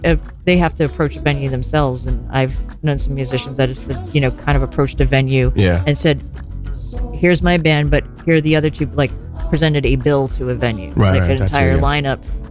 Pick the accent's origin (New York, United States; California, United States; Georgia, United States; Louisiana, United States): New York, United States; New York City; as a New Yorker, it's kind of like, well, I'm from here.